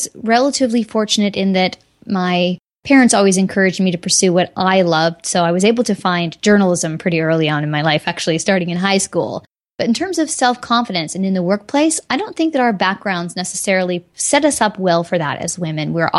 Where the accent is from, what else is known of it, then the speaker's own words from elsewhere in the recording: Alberta, Canada; also born or lived in West Coast; And I grew up partly on the West Coast and then partly also in rural Alberta.